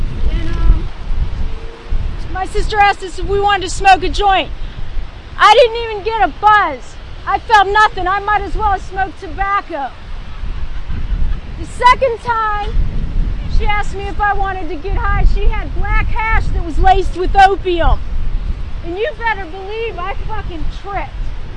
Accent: Pittsburgh, Pennsylvania, United States; I was born and raised in Pittsburgh.

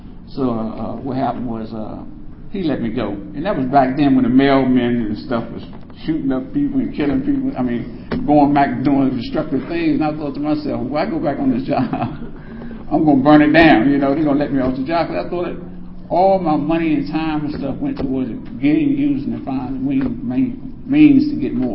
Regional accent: Washington, District of Columbia, United States; I grew up in Southeast D.C. The youngest of 12 kids.

